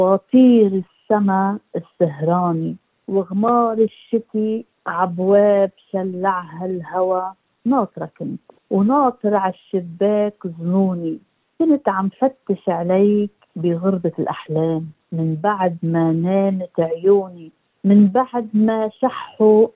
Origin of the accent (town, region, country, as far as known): Lebanon; now in Australia